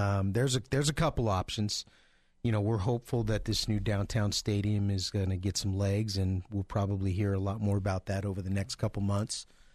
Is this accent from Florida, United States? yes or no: no; Fresno, California, United States; now in Boise, United States; Growing up in California, and I think it's going to be terrific here in Boise.